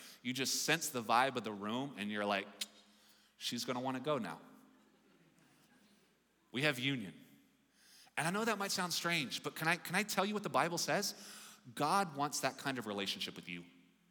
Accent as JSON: {"language": "English", "country": "Ireland", "said": "And part of it is strange, though I get it as an Irishman. I definitely get it."}